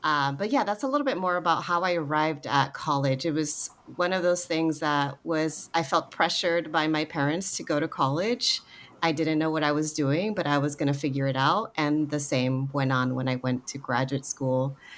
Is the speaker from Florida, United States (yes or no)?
no; California, United States; I'm from the Southern California area, so I had been involved in theater practice since fourth grade.